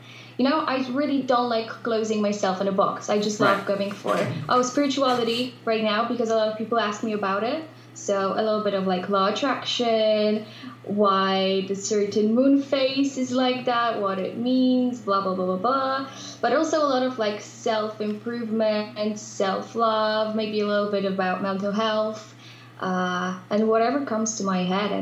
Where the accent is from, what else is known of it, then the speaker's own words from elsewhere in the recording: Poland; English is a second language; I'm from Poland. However, I do all the content stuff in English, which is weird because we don't use English that much in Poland.